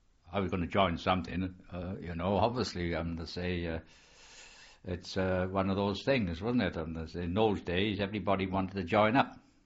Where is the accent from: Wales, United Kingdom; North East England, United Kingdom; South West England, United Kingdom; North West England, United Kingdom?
Wales, United Kingdom; Penarth; I was born in Penarth in South Wales. And I've lived in this house practically all my life.